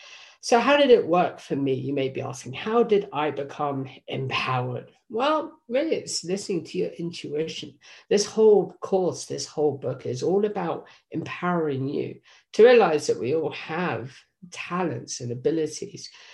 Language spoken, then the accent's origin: English; England, United Kingdom; Originally, I was from England.